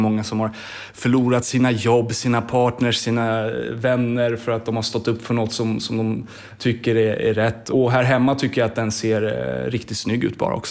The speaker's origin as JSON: {"language": "Swedish", "town": "Lidingö", "region": "Stockholm County", "country": "Sweden", "tie": "born or raised there", "said": "Jag var uppvuxen på Lidingö, jag vet inte om jag nämnde det tidigare."}